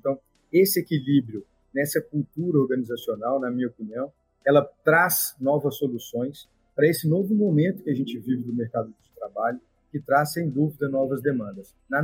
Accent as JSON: {"language": "Portuguese", "town": "Lagoa Santa", "region": "Minas Gerais", "country": "Brazil", "tie": "born there", "said": "eu também nasci em uma cidade do interior de Minas, nasci em Lagoa Santa."}